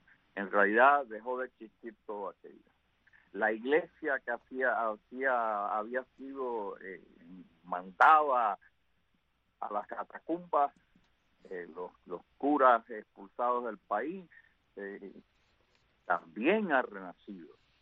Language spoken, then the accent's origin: Spanish; Cuba